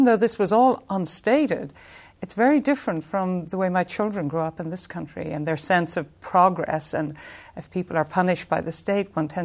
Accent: Ireland; I was very, very keenly affected by events. Well, we grew up in a world where Britain was the enemy.

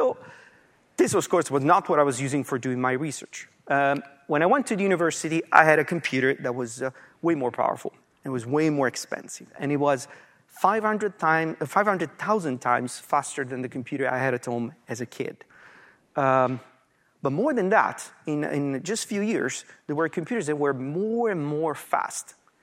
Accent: Italy; we're both Italian, so I grew up in Italy.

